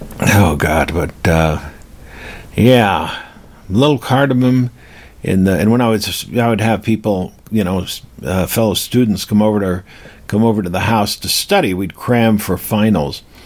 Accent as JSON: {"language": "English", "region": "England", "country": "United Kingdom", "tie": "born there", "said": "I'm not a foreigner. I wasn't born here. I was born in England."}